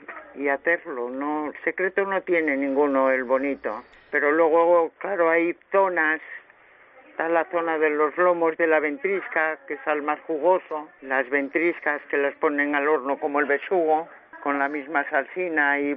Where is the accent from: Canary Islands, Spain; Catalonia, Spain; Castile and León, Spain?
Castile and León, Spain; porque yo soy zamorana, yo no conocía mucho pescado